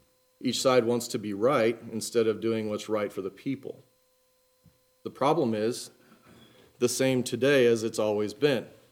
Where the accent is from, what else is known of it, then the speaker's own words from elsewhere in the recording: Austin, Texas, United States; Being born and raised in Austin, I had been to the Capitol a few times, going on field trips or school-related events